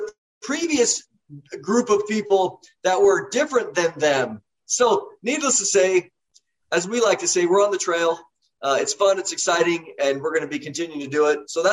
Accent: Oregon, United States; but, you know, I'm from Oregon. Oregon became a state in 1859.

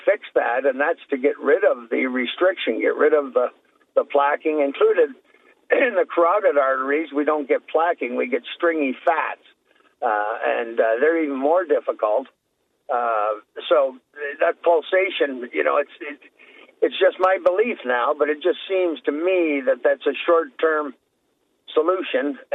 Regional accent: Canada; I'm from Canada, as you know.

